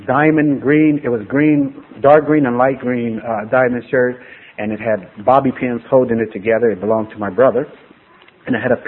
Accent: San Diego, California, United States; Like I said, I grew up in San Diego and I've done a lot of things here

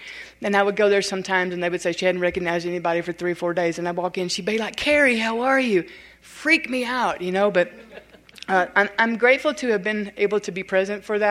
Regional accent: Southern US, United States; accent: Southern; My accent was so thick, people didn't even know what I was saying, you know, and they, oh God, they made fun of me. It was pitiful, just pitiful, and hurt my feelings, you know, I mean, really hurt my feelings, because the whole Southern hospitality thing

